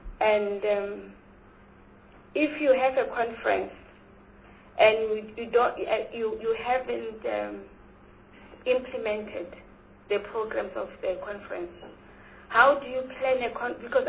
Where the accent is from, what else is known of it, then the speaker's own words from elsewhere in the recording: Free State, South Africa; I'm from Free State.